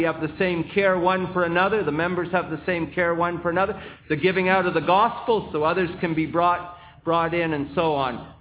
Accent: Montreal, Quebec, Canada; When I was growing up in Montreal

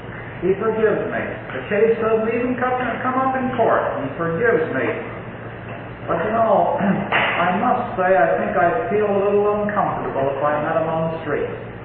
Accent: Canada; Perhaps some of you know that I'm a Canadian citizen. And when I cross the border, I enter the United States as a visitor.

